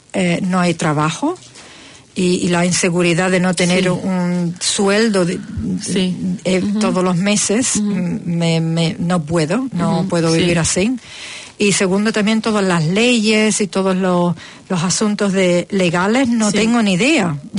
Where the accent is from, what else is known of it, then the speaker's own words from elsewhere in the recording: Spain; also born or lived in Germany; yo soy medio alemana, mi madre es alemana y mi padre era español. Y vivimos toda nuestra vida en España, pero también estudié en Alemania